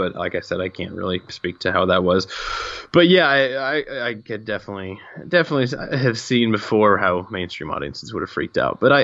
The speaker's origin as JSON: {"language": "English", "region": "Missouri", "country": "United States", "said": "I'm from Missouri, and this fucking city does not exist."}